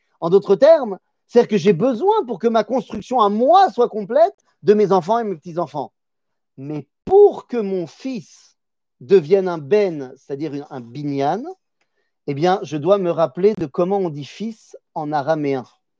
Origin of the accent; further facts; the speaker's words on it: Poland; accent: Polish; French is a second language; je le dis mal parce que c'est mon accent polonais qui prend le dessus